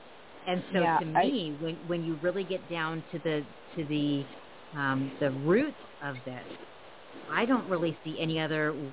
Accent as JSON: {"language": "English", "town": "San Diego", "region": "California", "country": "United States", "tie": "born or raised there", "said": "I grew up in San Diego, you know. Like, this is very liberal indoctrination schools, right? I graduated in 2000, right?"}